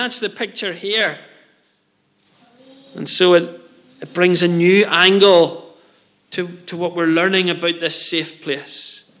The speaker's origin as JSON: {"language": "English", "country": "Ireland", "lives_now": "Scotland, United Kingdom", "said": "I'm an Irish man living in Scotland."}